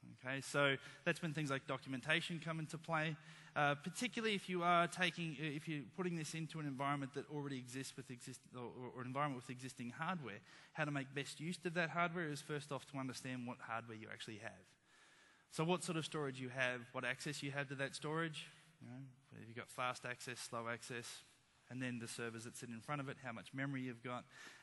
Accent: Brisbane, Queensland, Australia; I am from Brisbane, so just up the road.

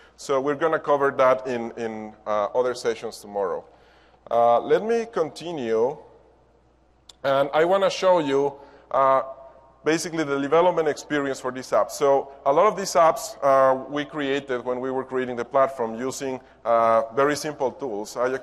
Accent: Mexico; first language Spanish; English is a second language; So I'm from Mexico, so I speak Spanish.

